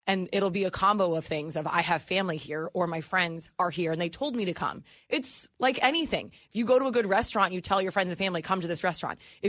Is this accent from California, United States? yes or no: no; New Jersey, United States; Growing up in New Jersey, living in New York, we don't feel earthquakes all that often.